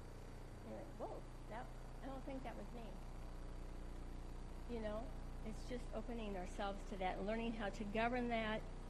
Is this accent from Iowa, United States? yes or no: yes; Iowa, United States; I'm from Southern Iowa. Yes, we had some religious thinking. It was pretty strict and all that.